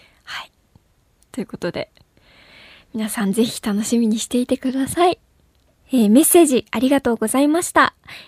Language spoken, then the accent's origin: Japanese; Wakayama, Japan; 和歌山人の私はもうすでに盛り上がっています